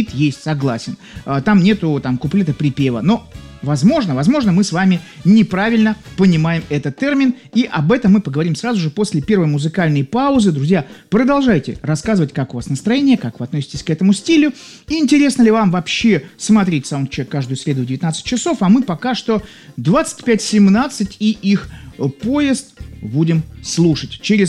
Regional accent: Saint Petersburg, Russia; Я из Санкт-Петербурга.

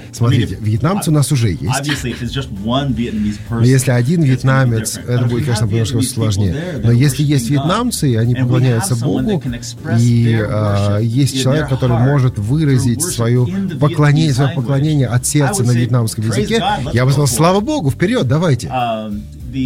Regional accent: California, United States; Я из Калифорнии.

